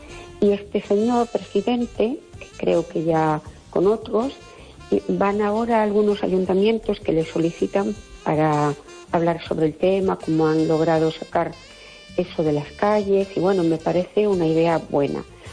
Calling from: Perlío, Galicia, Spain; de Perlío, ¿qué tal?

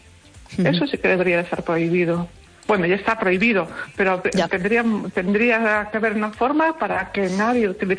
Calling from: Pontevedra, Galicia, Spain; soy yo de Pontevedra otra vez.

